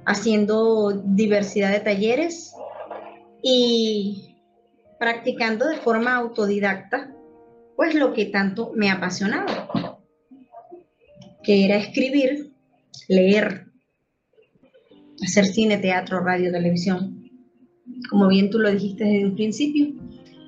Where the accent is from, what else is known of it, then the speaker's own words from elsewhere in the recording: Calabozo, Guárico, Venezuela; Y empecé a participar en múltiples actividades culturales dentro de mi pueblo Calabozo, a nivel de las distintas comunidades.